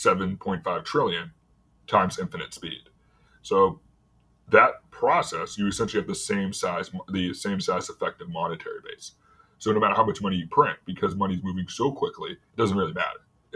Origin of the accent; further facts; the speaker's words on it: New England, United States; I'm from New England